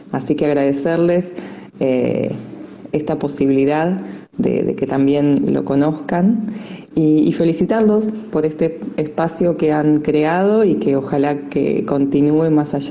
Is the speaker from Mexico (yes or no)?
no; Río Colorado, Río Negro, Argentina; now in Bahía Blanca, Argentina; bueno, soy oriunda de Río Colorado, un pueblo de la provincia de Río Negro, y actualmente, hace unos años, vivo en Bahía Blanca, al sur de la provincia de Buenos Aires